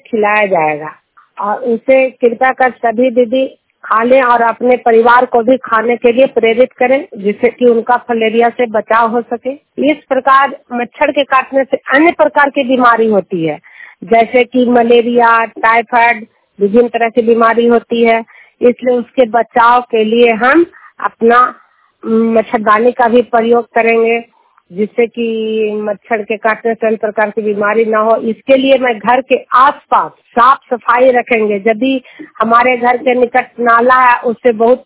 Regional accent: Hilsa, Bihar, India; मैं जिला हिलसा प्रखंड जुनियर गांव के निवासी हूँ

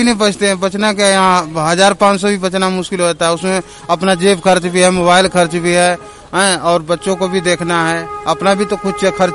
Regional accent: Varanasi, Uttar Pradesh, India; मैं बनारस से रहने वाला हूं। मैं यहां 6 साल से रह रहा हूं यहां सर

